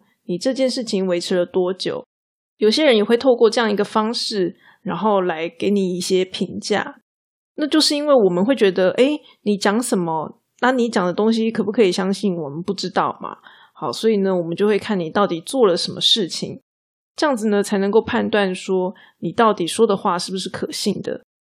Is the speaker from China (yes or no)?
no; Taiwan; 我们台湾人呢，很容易就会觉得自己不够努力，不够尽心尽力这样子。